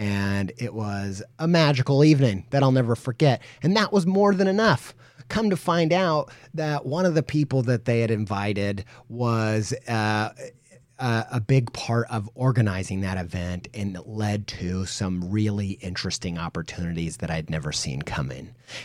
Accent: Indiana, United States; I grew up in Indiana, so I grew up in church

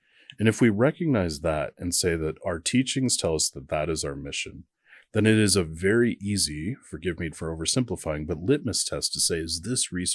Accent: Midwest, United States; I grew up in the Midwest.

